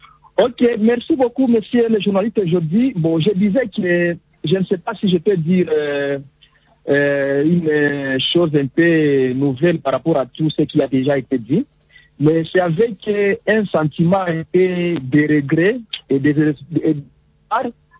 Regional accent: DR Congo; Mais chez nous, en RDC, nous ne savons pas c'est quoi.

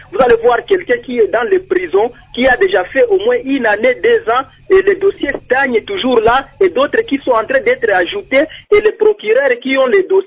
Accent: DR Congo; ici chez nous en RDC

